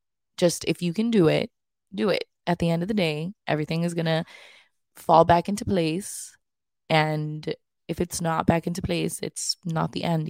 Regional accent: Monterrey, Nuevo León, Mexico; I'm originally from here, right? Like I was born here, raised for the first half of my childhood here, and then I was raised in Monterrey

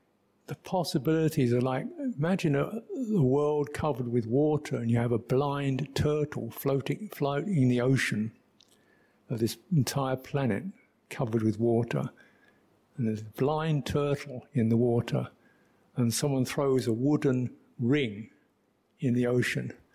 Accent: London, United Kingdom; Where I was brought up in London, triple gem was diamond ring, maybe.

